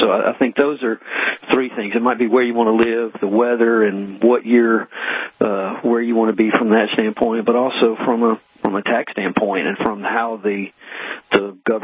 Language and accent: English; the South, United States; I grew up in the South, and I am living right now in Tennessee just about as far north as I want to live